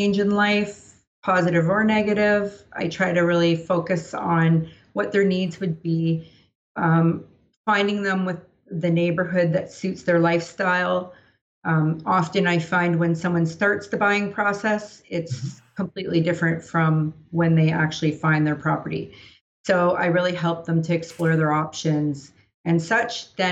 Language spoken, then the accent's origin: English; Ontario, Canada; Here in BC, it's a little bit different. I did my qualification in Toronto. I'm actually from Ontario.